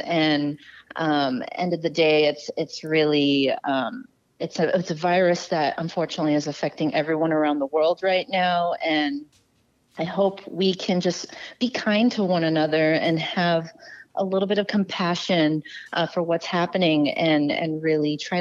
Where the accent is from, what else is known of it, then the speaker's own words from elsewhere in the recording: Los Angeles, California, United States; now in San Francisco, United States; I am. Yeah, I live up here, but I grew up in Los Angeles, so I kind of spend my time between both cities.